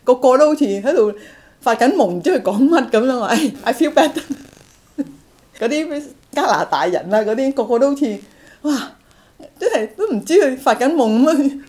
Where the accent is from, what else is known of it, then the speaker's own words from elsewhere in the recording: Vietnam; now in Canada; 如果你哋仲記得，我細個嘅時候喺越南，一直都係想讀物理